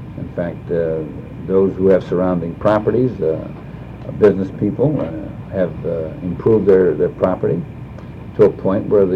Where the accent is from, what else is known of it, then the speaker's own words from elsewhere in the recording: Youngstown, Ohio, United States; maybe it's because of the influence, because it's my hometown, but I noticed that in almost everywhere I went, that Youngstown always had something